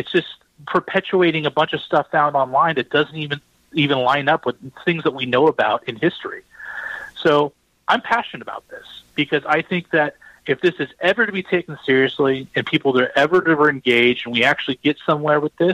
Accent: Washington, United States; I'm from the Pacific Northwest. Okay. That's up north of Seattle in Washington.

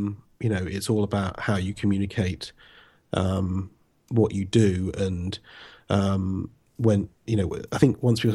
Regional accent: Wells, South West England, United Kingdom; I'm from Wells in sunny Somerset.

